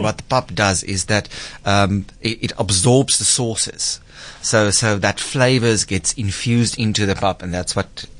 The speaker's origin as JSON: {"language": "English", "town": "Klerksdorp", "region": "North West", "country": "South Africa", "tie": "born there", "said": "I was born in Clarksdorp in the northwest, but I grew up that side of the world."}